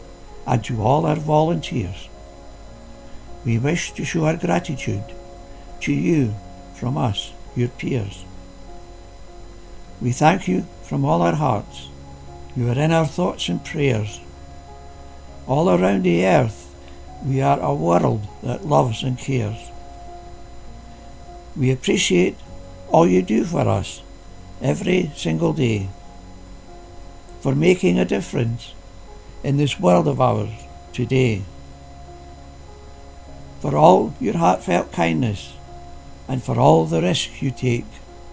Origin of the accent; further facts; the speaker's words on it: Dumfries, Scotland, United Kingdom; and I'm from Dumfries.